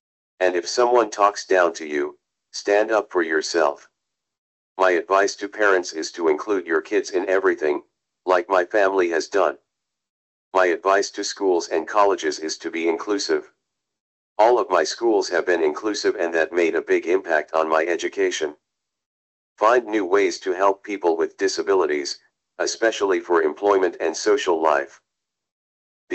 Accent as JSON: {"language": "English", "town": "Concord", "region": "New Hampshire", "country": "United States", "tie": "born or raised there", "said": "and in my hometown of Concord, New Hampshire."}